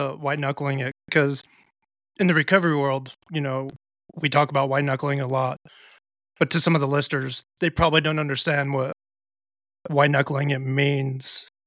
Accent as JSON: {"language": "English", "region": "Utah", "country": "United States", "tie": "born or raised there", "said": "I grew up in Utah and it was nothing but religion."}